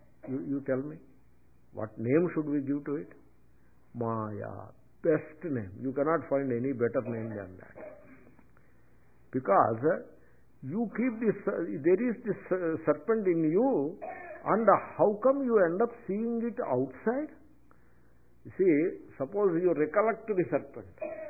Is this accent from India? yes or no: yes; India; I am an Indian, I am a Swami, I am a chairman of, I am this, I am this, I am a teacher, like that.